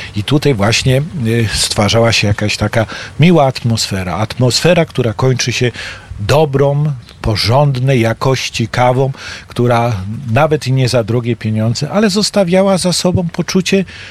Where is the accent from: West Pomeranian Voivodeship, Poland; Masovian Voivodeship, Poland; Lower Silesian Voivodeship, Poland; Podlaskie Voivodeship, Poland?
Lower Silesian Voivodeship, Poland; born there; Ja urodziłem się w naszych pięknych Karkonoszach